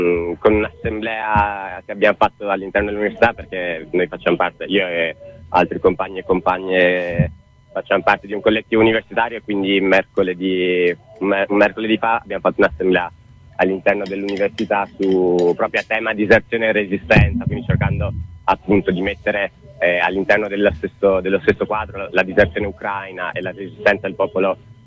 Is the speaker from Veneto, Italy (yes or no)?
yes; Venice, Veneto, Italy; Io vengo da Venezia